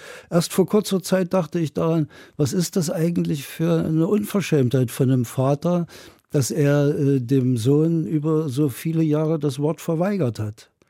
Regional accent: Weida, Thuringia, Germany; born there; Ja, ich bin in Weida geboren, das liegt bei Gera in Thüringen, und Silvester 1955 erblickte ich das Licht der Welt.

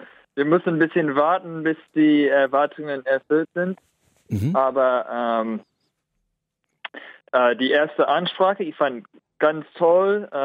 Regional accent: California, United States; German is a second language; now in Germany; Ganz viel in meiner Heimatstadt Kalifornien.

